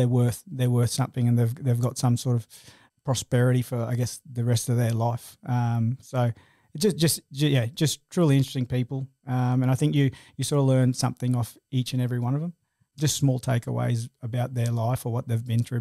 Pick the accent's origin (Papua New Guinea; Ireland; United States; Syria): Papua New Guinea; You know, we're from Papua New Guinea, no idea what an aged care facility was.